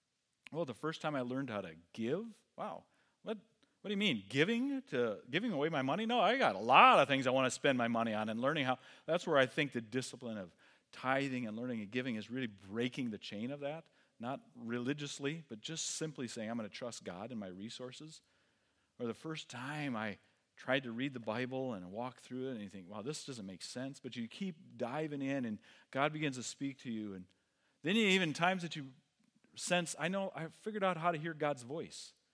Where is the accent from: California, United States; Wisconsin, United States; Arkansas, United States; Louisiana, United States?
Wisconsin, United States; I grew up in Wisconsin, where every weekend, every 15-year-old drank a case of beer, okay?